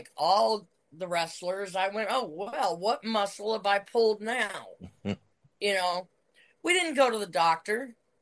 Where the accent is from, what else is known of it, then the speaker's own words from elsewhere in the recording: Pacific Northwest, United States; I came from the Pacific Northwest in an era with the likes of Buddy Rose, Roddy Piper, you know, Ed Wiskowski